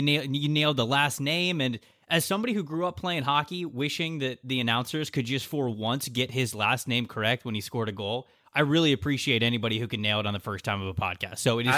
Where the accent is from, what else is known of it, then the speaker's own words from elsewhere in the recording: Florida, United States; But yeah, I'm from just south of Tampa, Florida